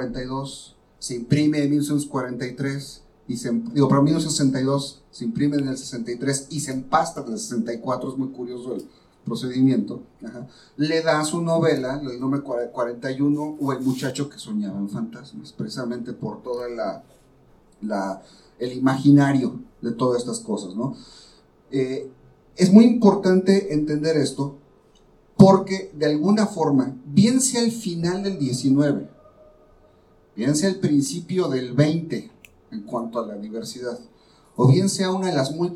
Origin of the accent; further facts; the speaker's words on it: Mexico; nos han ido formando como mexicanos con esa visión, con esa mentalidad